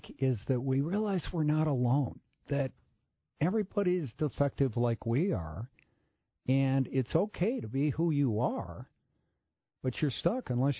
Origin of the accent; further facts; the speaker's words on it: Edina, Minnesota, United States; I'm from Edina.